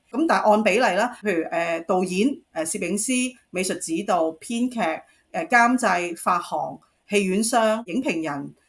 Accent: Hong Kong; 我覺得呢個都係發揮咗有啲似我哋香港人拍戲嘅本色咯

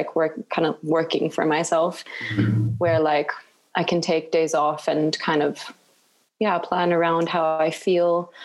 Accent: Singapore; also born or lived in Finland / Bangkok, Thailand; now in South Africa; I guess always my general background is I'm from Finland, but I grew up in Singapore and lived in Bangkok for a bit. So that was just mainly because of my dad's job. We moved around a lot growing up. And yeah, so I came to South Africa to study.

